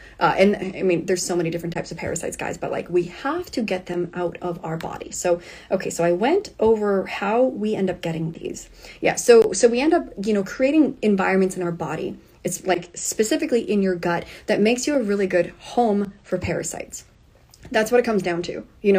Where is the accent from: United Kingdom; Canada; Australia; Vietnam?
Canada; now in Tennessee, United States; Okay, so I used to live in Canada. I grew up in Canada. Now I'm in Tennessee.